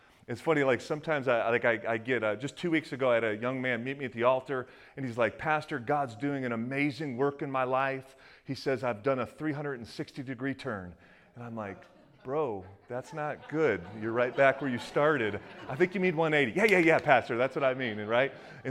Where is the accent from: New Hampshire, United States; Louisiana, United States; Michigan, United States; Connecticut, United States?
Michigan, United States; Detroit; How many know that I'm from Detroit?